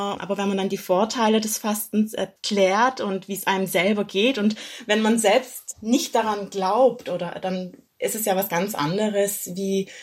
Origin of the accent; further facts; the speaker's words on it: Stuttgart, Baden-Württemberg, Germany; Und wir sind 6 Geschwister und wir sind auch alle hier geboren und auch hier aufgewachsen im Raum Stuttgart.